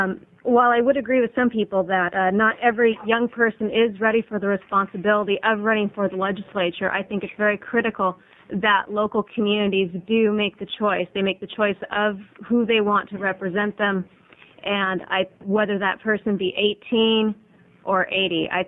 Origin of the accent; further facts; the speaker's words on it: Portland, Oregon, United States; I'm from Portland, Oregon